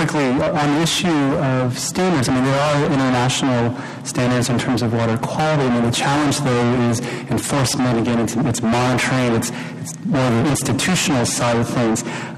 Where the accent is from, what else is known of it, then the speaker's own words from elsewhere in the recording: United States; if I take off my World Bank hat and just speak as an American